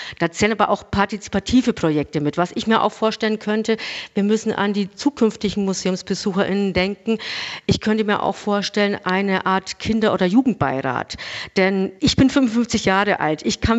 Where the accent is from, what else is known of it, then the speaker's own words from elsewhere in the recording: Bavaria, Germany; Zunächst bin ich keine echte Kölnerin, man hört es vielleicht auch, ich komme ursprünglich aus Franken